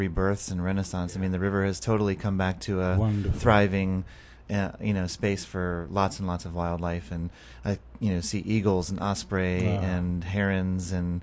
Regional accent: Ohio, United States; moved away; But before that, I came from Ohio long in the way back.

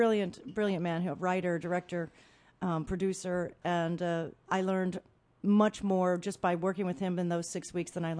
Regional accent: Illinois, United States; I grew up in Illinois, near St. Louis, and this summer I'm actually going back to my roots and my people.

